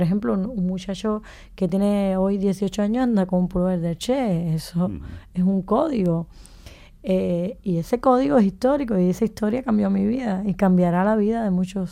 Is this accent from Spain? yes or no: no; Cuba; no tengo el peso que puede tener en la literatura erótica de Pedro Juan Gutiérrez, por ejemplo, en mi país.